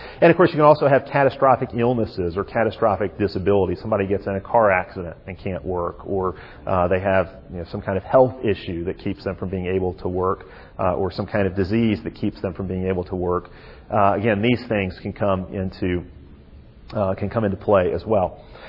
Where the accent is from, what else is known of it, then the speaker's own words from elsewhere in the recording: Alabama, United States; This is something we just witnessed back in my home state of Alabama.